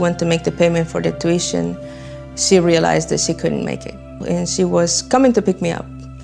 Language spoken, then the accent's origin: English; El Salvador; Growing up in El Salvador, it was a pretty scary time. It was probably the highest time of civil unrest in El Salvador with the civil war.